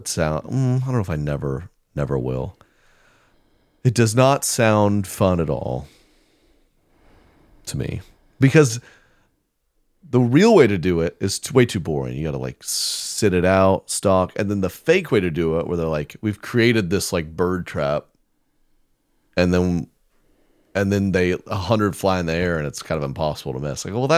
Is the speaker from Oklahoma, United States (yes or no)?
yes; Oklahoma, United States; I am. I'm from Oklahoma.